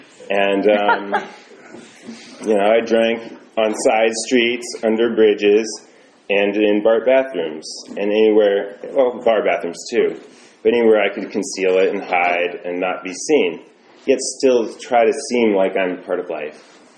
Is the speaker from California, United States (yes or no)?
yes; Oakland, California, United States; I'm originally from Oakland, and this is where I used to go to the old Rockridge Fellowship on Broadway